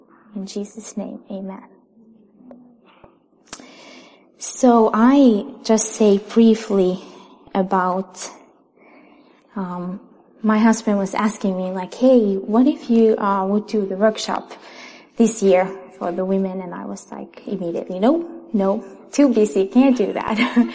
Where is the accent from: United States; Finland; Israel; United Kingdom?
Finland; I'm from Finland